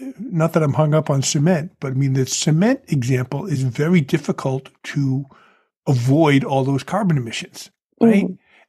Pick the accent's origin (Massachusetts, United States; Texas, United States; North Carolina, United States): Massachusetts, United States; New Bedford; I mean, I grew up in New Bedford, where there's lots of mills.